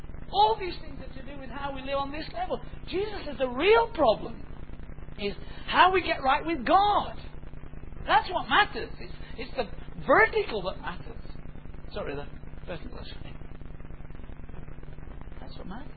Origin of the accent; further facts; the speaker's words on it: North West England, United Kingdom; I remember walking once from my hometown just across the border in the Yorkshire.